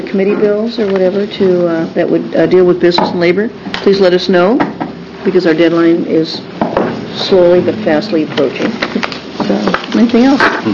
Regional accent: Tigard, Oregon, United States; Because I know that I'm from the Tigard area

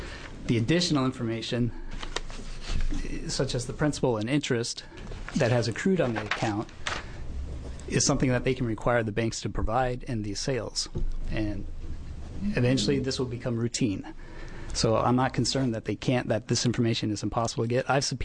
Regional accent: Oregon, United States; I am from Washington County, and I represent debtors who get sued on these collection lawsuits.

